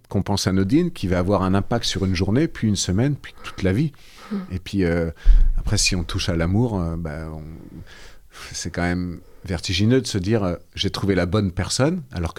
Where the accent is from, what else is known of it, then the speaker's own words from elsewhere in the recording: Nouvelle-Aquitaine, France; Moi, je viens des Deux-Sèvres.